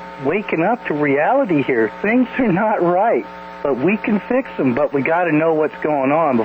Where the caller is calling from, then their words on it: New York, United States; Hi, Kevin. … from New York.